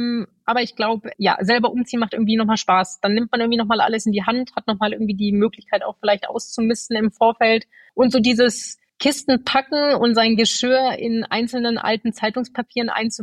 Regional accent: Lower Saxony, Germany; born there; also born or lived in Bielefeld / Düsseldorf / Dresden; Ich komme gebürtig aus Niedersachsen, bin dort quasi auch geboren und danach begann so ein bisschen, ich sag mal, charmant die Reise irgendwie durch Deutschland. Das heißt, einmal ein paar Jahre in Bielefeld gewohnt, in Düsseldorf, die schöne Stadt Dresden, dann ging es für ein paar Jahre in den hohen Norden

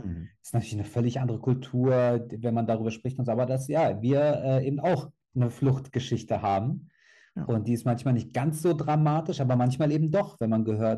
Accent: Berlin, Germany; born there; Und ich bin zwar in Berlin geboren, in Berlin-Neukölln, um genau zu sein. Das ist quasi, da haben sich eine Zeit lang Menschen gar nicht richtig hingetraut. War so ein Migrantenviertel quasi. Und ja, da bin ich auch als Kind polnischer Einwanderer

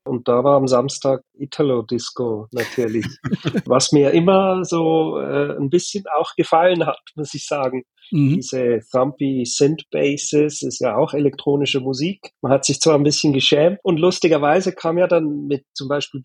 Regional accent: Bremgarten, Aargau, Switzerland; also born or lived in Zürich; ich bin in Zürich geboren. War bis eins da, aber meine Eltern fanden dann mit kleinem Kind und Stadt nicht so toll. Und wir sind dann aufs Land gezogen, etwa 30 Kilometer von Zürich. Bremgarten heißt das Dorf, also Städtchen. Da bin ich eigentlich bis 20 war ich da.

